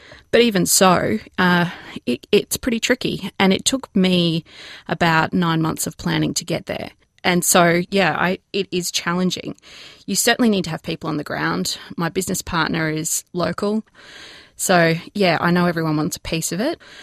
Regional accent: Australia; I'm an Australian mum. I've got a 3.5-year-old. I'm pregnant with my next child.

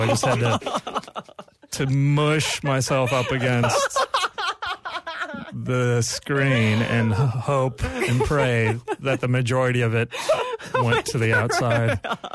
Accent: Kansas, United States; I was raised in Kansas, which is very redneck hillbilly country.

